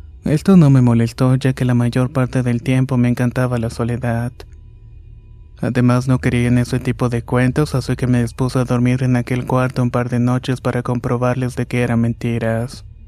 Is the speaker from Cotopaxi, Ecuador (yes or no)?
yes; Latacunga, Cotopaxi, Ecuador; Soy de Latacumbo, Ecuador